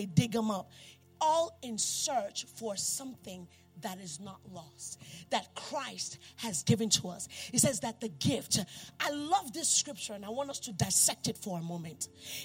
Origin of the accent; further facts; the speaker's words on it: New York, United States; And they do it in New York too. I'm from New York.